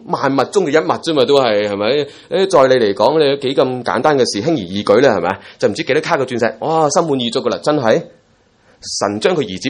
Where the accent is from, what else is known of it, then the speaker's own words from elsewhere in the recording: Guangdong, China; accent: Cantonese; 即是我们广东话叫怎么说